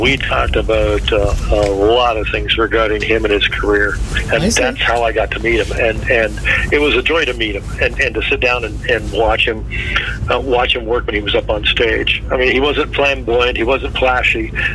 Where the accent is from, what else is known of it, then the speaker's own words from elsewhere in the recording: Welland, Ontario, Canada; growing up in the Welland area and working in Welland